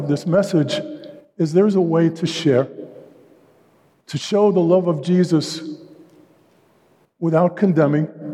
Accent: Brooklyn, New York, United States; I grew up, for those of you who know Brooklyn, I grew up in Bensonhurst.

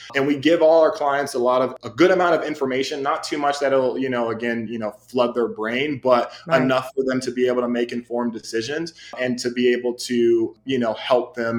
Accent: West Chester, Ohio, United States; for me, I feel like, you know, for my parents and my family is I'm actually the house that I grew up in. I'm from Westchester, Ohio, which is about 20 or so minutes away north of Cincinnati.

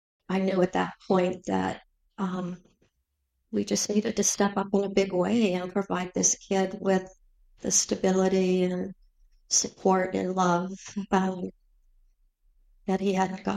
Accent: Beverly, Massachusetts, United States; So I grew up in Beverly, and it was a very tight neighborhood, Ralside.

